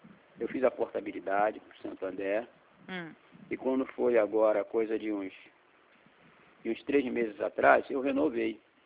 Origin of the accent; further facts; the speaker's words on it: Rio de Janeiro, Brazil; Eu sou do Rio.